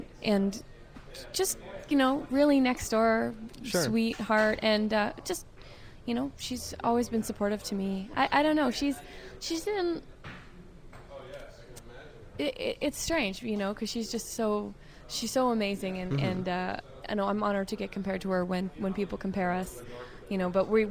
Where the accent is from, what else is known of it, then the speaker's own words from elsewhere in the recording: Canada; Sometimes it bothers me because I am Canadian, and I'd like to be there.